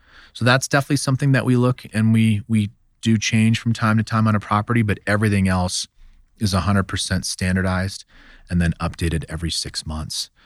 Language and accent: English; Dallas, Texas, United States; I grew up in Dallas, Fort Worth area, and he truly did that.